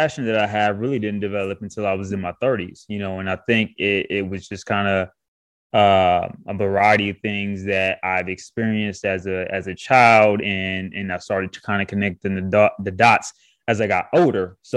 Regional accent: Michigan, United States; now in Jackson, United States; So when I moved from Michigan and I came down to Jackson, Mississippi to attend Jackson State

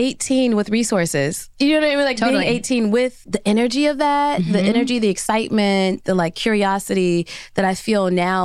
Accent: Cincinnati, Ohio, United States; What I will say is that I grew up in Cincinnati, Ohio, and we lived on, my parents just sold their house of 55 years.

